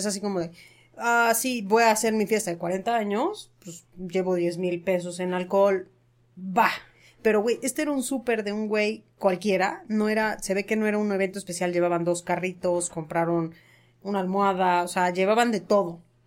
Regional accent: Ecatepec, State of Mexico, Mexico; Somos de Ecatepec.

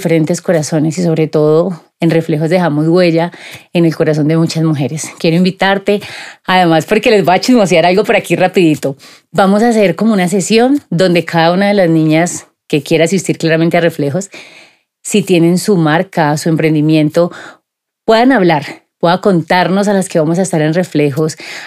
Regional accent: Cali, Valle del Cauca, Colombia; born there; La primera vez en Cali, niñas, en mi tierra, en la ciudad del Chontaduro, de la papa rellena, de la borrajao, en la tierrita mía donde yo nací.

